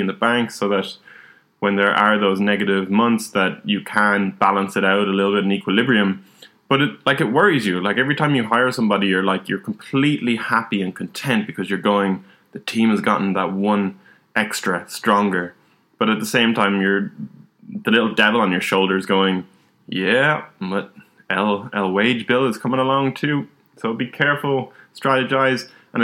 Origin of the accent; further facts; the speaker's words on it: Ireland; growing up in Ireland, drinking is a big part of society.